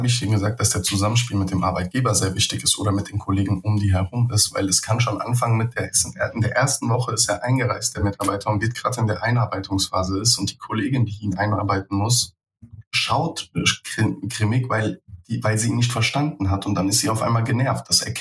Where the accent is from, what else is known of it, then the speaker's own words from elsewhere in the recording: Germany; born there; ich bin in Deutschland geboren.